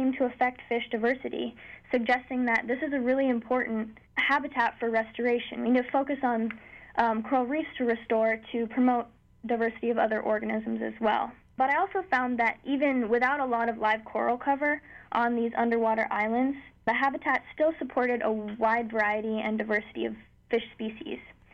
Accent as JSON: {"language": "English", "region": "Hawaii", "country": "United States", "tie": "born or raised there", "said": "You know, growing up in Hawaii, I've spent a lot of time on the ocean, hanging out on our reefs."}